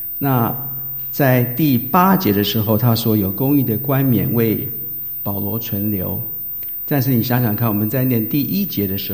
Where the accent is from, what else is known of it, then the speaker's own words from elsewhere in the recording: Taiwan; born there; 那我是台湾出生的，所以我妈妈小时候呢，常常跟我有讲过一句话